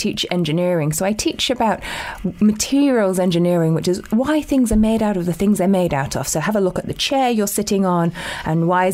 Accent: Chester, North West England, United Kingdom; also born or lived in United States; now in New Zealand; So I grew up in Chester and then I went to Manchester Uni and I studied engineering there. And then I got an opportunity to move to the US to carry on my studies and do a PhD.

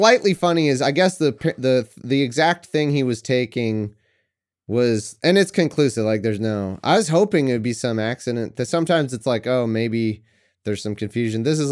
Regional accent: Angels Camp, California, United States; Can't have my hometown Angels Camp. It's not like I get another Angels Camp California hometown hero.

